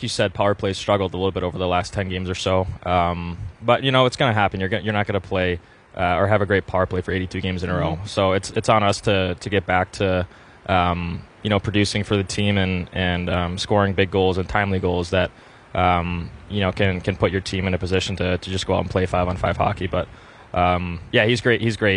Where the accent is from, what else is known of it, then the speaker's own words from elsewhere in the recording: Detroit, Michigan, United States; He's from Toronto, I'm from Detroit.